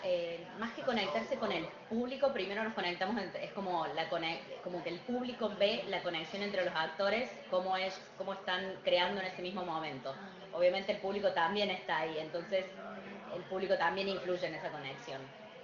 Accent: Córdoba, Argentina; also born or lived in Buenos Aires; Vengo de Córdoba Capital, yo soy de Córdoba Capital, viví un tiempo en Buenos Aires donde me formé con algunos maestros de teatro, después volví a Córdoba y ahora estoy en el medio de una gira por el litoral

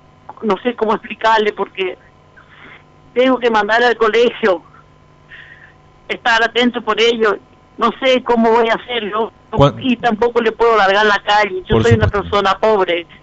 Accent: Argentina; como argentina y mi familia toda argentina

